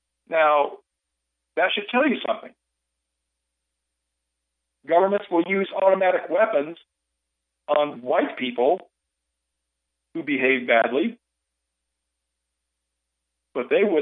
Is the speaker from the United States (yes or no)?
yes; Waco, Texas, United States; Now, I'm from Waco. I grew up in Waco.